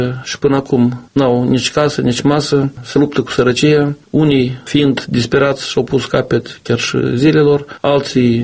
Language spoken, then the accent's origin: Romanian; Moldova; noi suntem polițiști din Republica Moldova